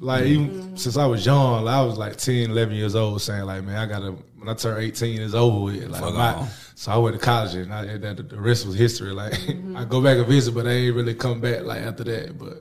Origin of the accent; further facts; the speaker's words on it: Dublin, Georgia, United States; Yeah, I'm from Georgia. I'm from South Georgia, Dublin.